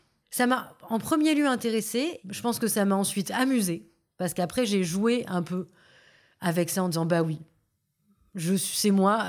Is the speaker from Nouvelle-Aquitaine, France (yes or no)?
yes; Bordeaux, Nouvelle-Aquitaine, France; born there; moi, je suis née à Bordeaux, famille bourgeoise, catholique, tout ce qu'il y a de plus confortable, de plus installé.